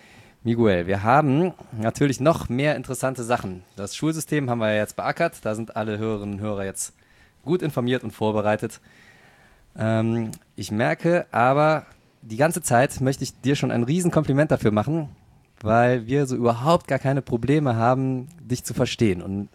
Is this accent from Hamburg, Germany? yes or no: no; North Rhine-Westphalia, Germany; Wir kommen ja hier aus dem Köln-Bonner Raum.